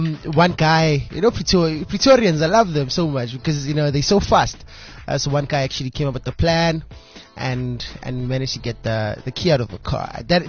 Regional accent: Gauteng, South Africa; because you understand that I'm from the Val.

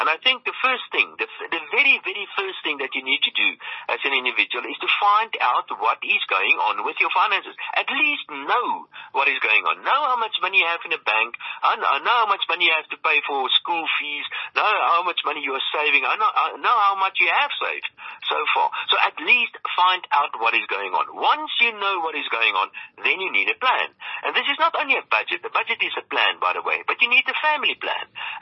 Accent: South Africa; That, I think, is a real great opportunity for being a South African.

